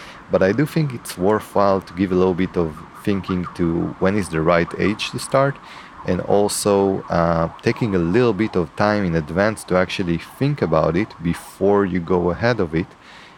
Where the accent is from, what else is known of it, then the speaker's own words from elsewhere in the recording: Israel; English is a second language; So I have to say that I'm from Israel, and our hotspot of Israel and Palestine is one of the most biggest hotspots there are in the world.